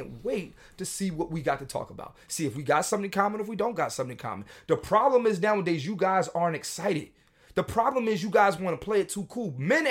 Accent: Philadelphia, Pennsylvania, United States; Come on through, Philly. You know that's my hometown.

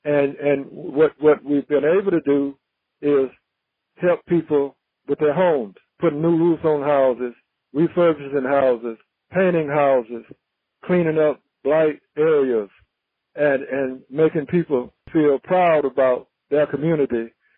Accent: New York, United States; I'm so proud of my career as a New Yorker and a New York Met, and I'm hopeful that we can continue to work as a team in helping my hometown

